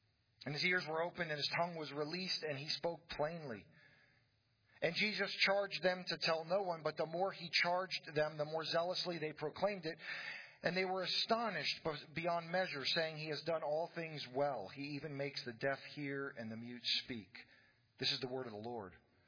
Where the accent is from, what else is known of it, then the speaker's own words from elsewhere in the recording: United States; born there; I was born in the United States, so I'm, you know, second generation, I guess, or third generation American here.